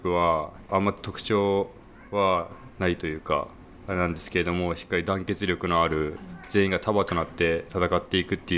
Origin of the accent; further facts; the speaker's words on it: Tochigi, Japan; 栃木県の作新学院高校から法政大学です。